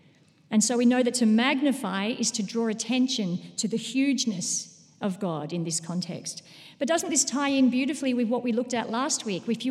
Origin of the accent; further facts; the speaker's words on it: Australia; accent: Australian; I was Ma Shepherd, and they wanted me to utilise my Australian accent for that one.